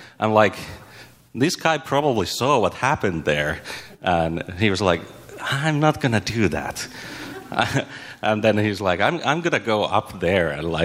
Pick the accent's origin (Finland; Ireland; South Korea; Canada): Finland; now in United States; As it sounds, I'm not from here. I'm not from America. I come from a far country of cold and darkness of Finland.